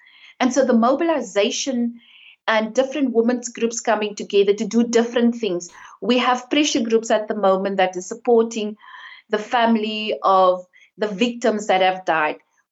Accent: South Africa; And what we are saying as South African women is that our lives matter, our children's lives matter

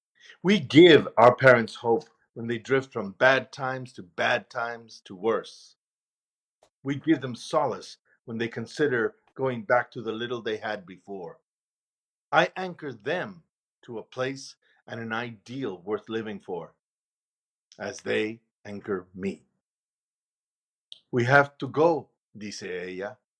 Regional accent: El Paso, Texas, United States; to my development as a young man and as an artist in growing up in El Paso.

